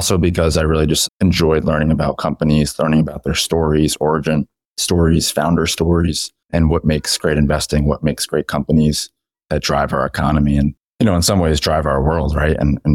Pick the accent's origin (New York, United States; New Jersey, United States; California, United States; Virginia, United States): New Jersey, United States; Princeton; So I grew up in right outside of Princeton, New Jersey, went to Syracuse, studied journalism and finance